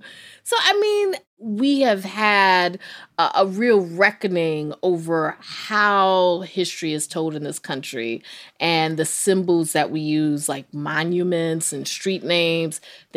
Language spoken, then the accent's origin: English; North Carolina, United States; Okay, now I'm from North Carolina, and we always say that we are the first in flight.